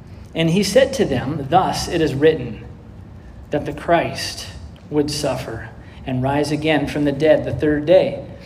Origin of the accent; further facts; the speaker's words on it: Oregon, United States; I grew up on the Oregon coast, and I love the imagery.